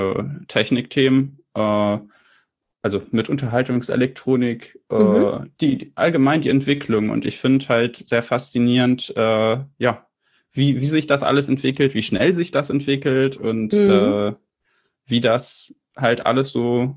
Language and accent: German; Tübingen, Baden-Württemberg, Germany; Also ursprünglich komme ich aus Tübingen, also nicht Thüringen, das Bundesland, sondern Tübingen südlich von Stuttgart.